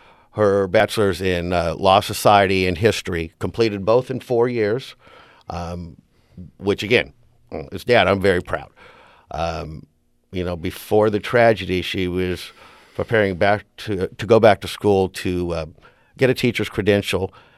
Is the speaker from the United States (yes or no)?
yes; California, United States; I grew up in Orange County.